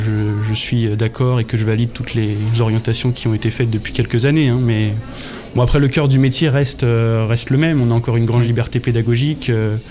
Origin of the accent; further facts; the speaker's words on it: Île-de-France, France; vu que je suis originaire de Seine-Saint-Denis